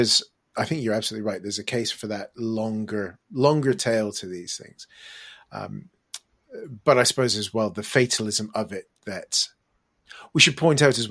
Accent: Canada; moved away; when I moved over from Canada, it was one of the videos I had in our old Canadian VHS that I was allowed to have in my room.

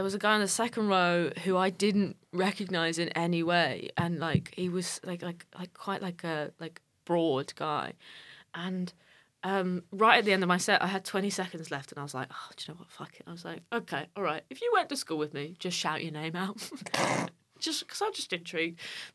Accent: Nottingham, East Midlands, United Kingdom; I did a gig in Nottingham on Thursday night, my hometown.

